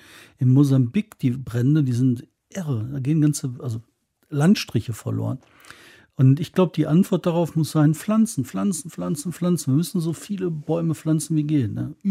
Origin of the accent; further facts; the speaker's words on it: North Rhine-Westphalia, Germany; ich komme aus dem Ruhrgebiet, gibt es nicht so, aber auch ähnlich.